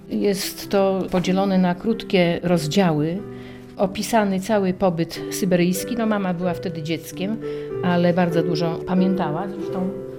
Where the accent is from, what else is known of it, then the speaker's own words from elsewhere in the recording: Gorzów Wielkopolski, Lubusz Voivodeship, Poland; born there; ponieważ urodziłam się w Gorzowie